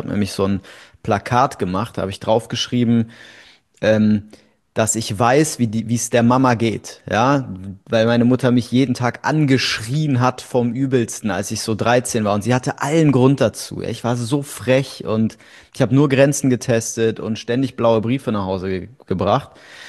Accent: Bonn, North Rhine-Westphalia, Germany; Naja, also ich komme aus Bonn, aus dem Rheinland.

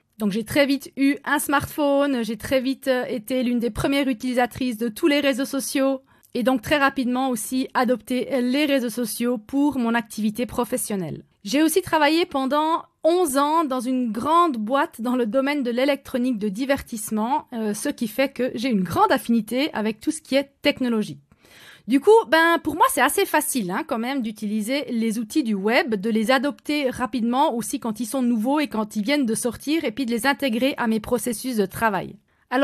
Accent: Switzerland; accent: Swiss; je vous offre mon petit accent suisse en prime

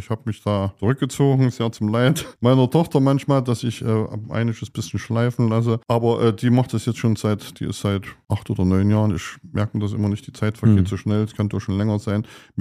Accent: Gera, Thuringia, Germany; ich bin in Gera geboren und wohne schon immer in Gera bis 84 in Rubitz, also in der elterlichen Bäckerei. Und dann haben wir in Tischitz auch auf dem Grundstück von der Oma gebaut und wohnen seit 87 in Tischitz.

